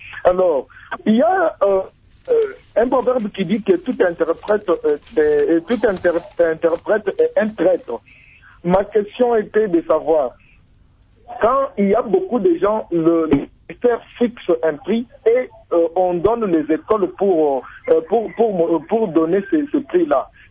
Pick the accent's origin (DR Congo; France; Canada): DR Congo; Kabinda, Lomami; À Kabinda, ma ville natale